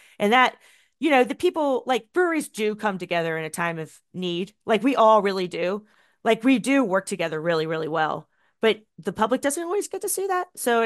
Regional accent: Virginia, United States; now in Charlotte, United States; So growing up in Virginia, where you have to have a distributor, it really creates a distributor and brewery relationship that is not like that here in Charlotte

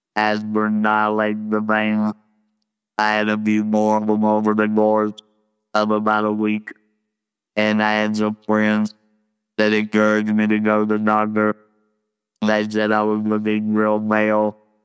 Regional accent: Louisiana, United States; born there; I was born in 1956 in Northwest Louisiana.

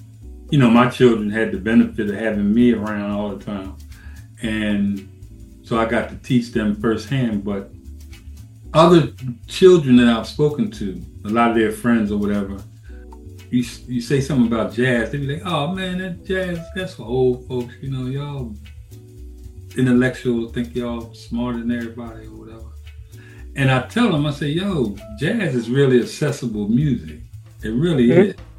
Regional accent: Philadelphia, Pennsylvania, United States; But I grew up in West Philly, and we used to have a finished basement

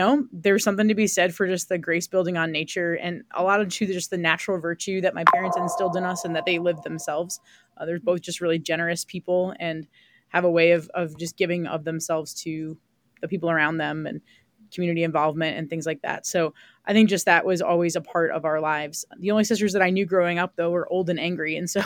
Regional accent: Rhode Island, United States; I am from Rhode Island originally. I'm the oldest of three kids. And we were a Sunday Mass Catholic family.

